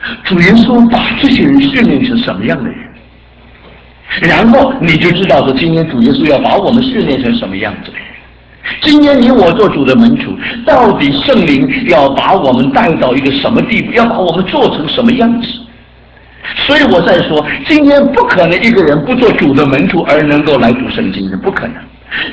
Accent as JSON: {"language": "Chinese", "country": "China", "said": "所以就好像我们中国人讲的男盗女娼一样"}